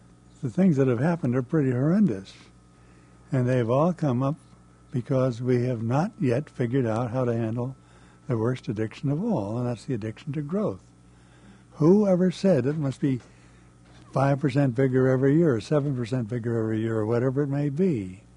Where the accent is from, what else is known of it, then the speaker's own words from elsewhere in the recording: Berkeley, California, United States; born there; When I was born in Berkeley, there were 2 million people in California.